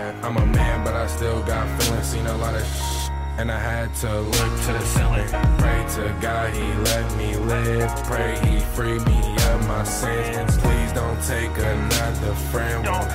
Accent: San Francisco, California, United States; I'm 15 years old and I'm from San Francisco.

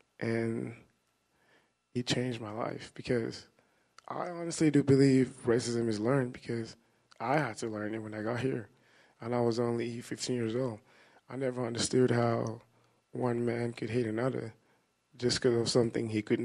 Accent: Nigeria; moved away as an adult; my skin color says I'm black. I've only been here 5 years. I grew up in Nigeria.

